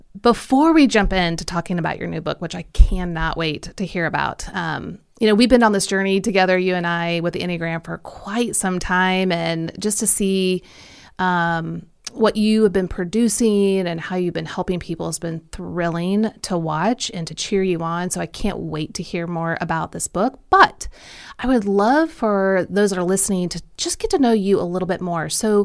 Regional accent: Kansas City, Missouri, United States; accent: Midwestern; I grew up in Kansas City, so it's very Midwestern accent.

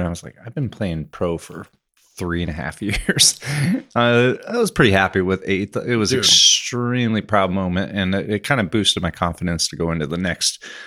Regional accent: Midwest, United States; But I'm from the Midwest. We play in all kinds of conditions.

